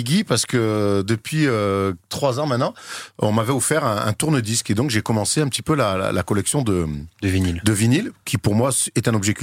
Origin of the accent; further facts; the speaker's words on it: Marseille, Provence-Alpes-Côte d'Azur, France; Bah alors, je suis de Marseille, moi.